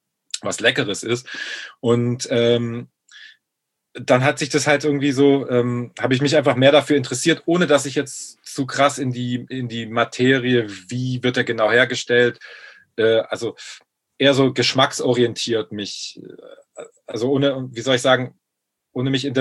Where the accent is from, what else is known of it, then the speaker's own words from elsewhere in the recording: Baden-Württemberg, Germany; ich komme aus Baden-Württemberg